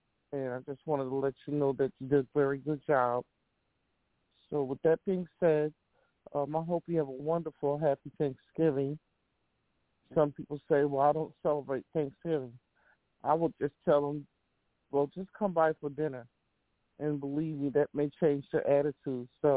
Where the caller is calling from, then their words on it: Philadelphia, Pennsylvania, United States; I'm from Philadelphia.